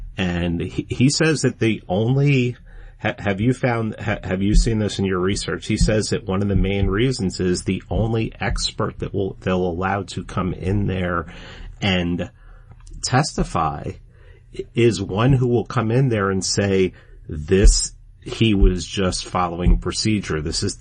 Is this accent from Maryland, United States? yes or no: no; New York City, New York, United States; I grew up in the Bronx, and I was basically told, look, if you have any interaction with these guys, just shut up.